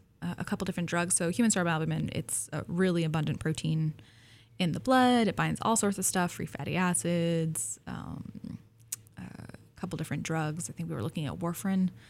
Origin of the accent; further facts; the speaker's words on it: Pacific Northwest, United States; I grew up in the Pacific Northwest.